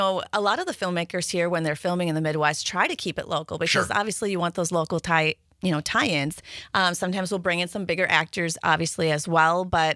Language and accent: English; Luxembourg; Now, mind you, in Luxembourg, I couldn't drive. I couldn't go anywhere okay. unless I was with my parents.